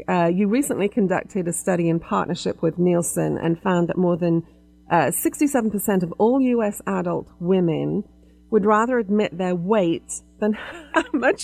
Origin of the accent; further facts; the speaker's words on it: England, United Kingdom; because I was raised in England